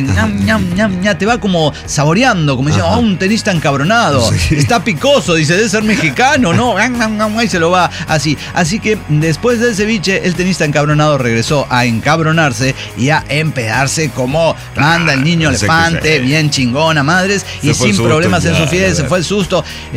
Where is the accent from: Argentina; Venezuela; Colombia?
Argentina; Villa Ángela, Chaco; Villa Ángela, provincia del Chaco, mi ciudad natal.